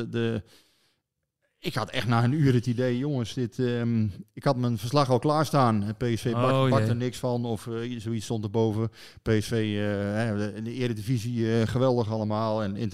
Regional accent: Nuenen, North Brabant, Netherlands; ik kom uit Nuenen en in een kwartiertje rijd ik naar de luchthaven.

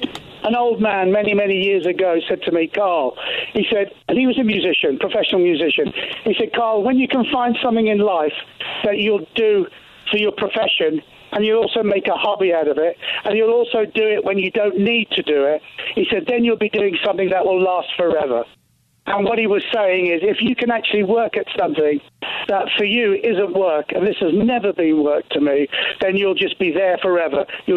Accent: Birmingham, West Midlands, United Kingdom; We're from Birmingham, but we're from the same area. He's from Handsworth, an area called Handsworth, and I'm from an area called Handsworth Wood.

